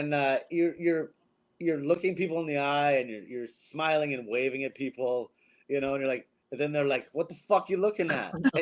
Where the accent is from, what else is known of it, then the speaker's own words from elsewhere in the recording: Washington, United States; also born or lived in California; I was born in California. Then, my parents moved to Washington when I was about 12. Then I have a new school. I'm the new kid in high school and all this and this random town in Washington.